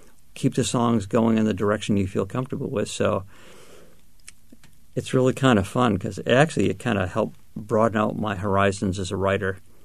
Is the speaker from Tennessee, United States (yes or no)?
no; Exeter, New Hampshire, United States; I was born and raised in Exeter, New Hampshire, and I lived around this area my entire life.